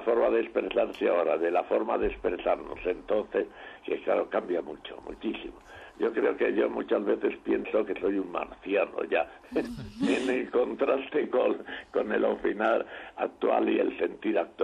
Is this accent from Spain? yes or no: yes; Madrid, Community of Madrid, Spain; yo soy madrileño por nacimiento y por sentimiento.